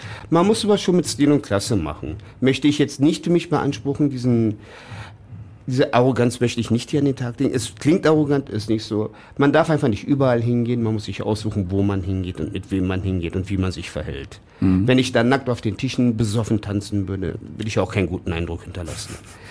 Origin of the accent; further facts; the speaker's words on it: Berlin, Germany; Berliner, Ur-Berliner, gebürtiger Berliner.